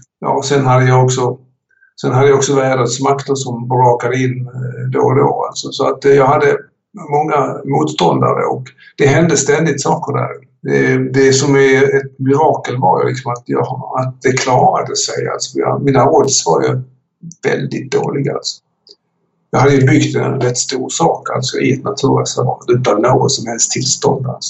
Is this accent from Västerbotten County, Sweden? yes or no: no; Höganäs, Skåne, Sweden; Jag tillhör, ska jag säga, arbetarklassen. Och växte upp i Höganäs. Min mor svenska och min far var flykting från Estland. Och där växte jag upp i detta brukssamhälle.